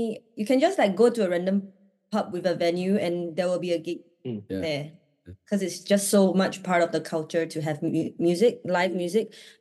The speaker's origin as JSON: {"language": "English", "country": "Singapore", "lives_now": "London, United Kingdom", "said": "I mean, we're from Singapore, which is like very, very far away, right, from London."}